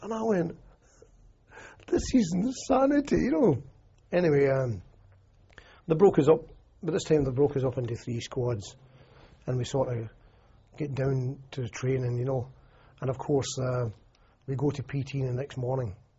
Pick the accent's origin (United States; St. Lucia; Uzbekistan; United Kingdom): United Kingdom; I'm from Great Britain, sir.